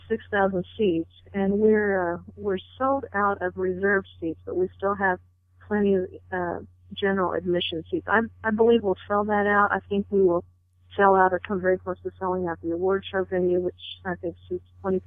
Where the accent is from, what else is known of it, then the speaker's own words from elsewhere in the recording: Missouri, United States; I grew up in Missouri where, you know, it's a pretty big state.